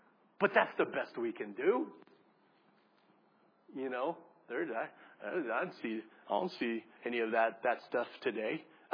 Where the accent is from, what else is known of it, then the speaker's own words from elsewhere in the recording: California, United States; I got this. I'm from California. I got this.